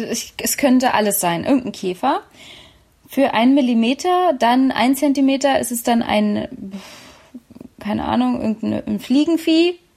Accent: Berlin, Germany; Gibt's noch eine kleine Geschichte, wieder mal aus meiner Heimatstadt Berlin.

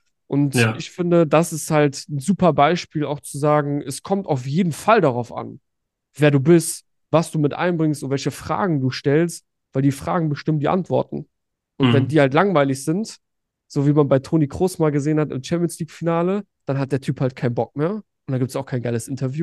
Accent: Düsseldorf, North Rhine-Westphalia, Germany; born there; 27 Jahre, geboren in Düsseldorf.

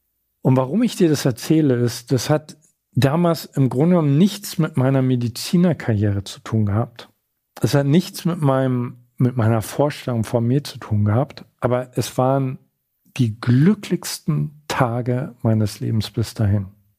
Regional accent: Görlitz, Saxony, Germany; born there; ich bin auf einer alten Station gelandet in Görlitz, in meiner Geburtsstadt.

